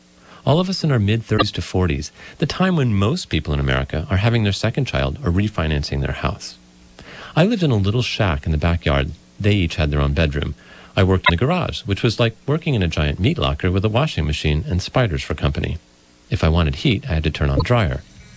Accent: Florida, United States; also born or lived in Placentia, California; I was born in California, 1964, Orange County, back when there were still orange groves near our tract house in Placentia. At age 9, we left when my father was laid off from the dwindling space program. I was whisked away to South Florida

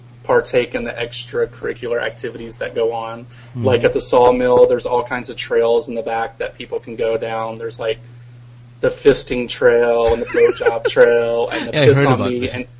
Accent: Virginia, United States; I'm originally from Virginia, so all of my family lives in Virginia.

